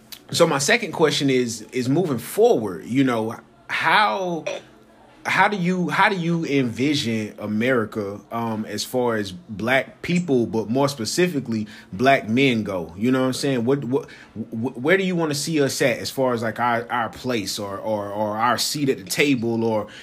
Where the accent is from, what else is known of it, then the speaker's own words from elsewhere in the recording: Valdosta, Georgia, United States; racism and some tension and stuff like that growing up in Valdosta.